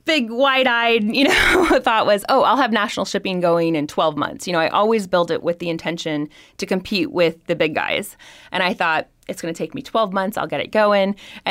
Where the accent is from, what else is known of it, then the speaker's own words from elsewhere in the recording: Indiana, United States; I'm from Indiana and it gets very cold.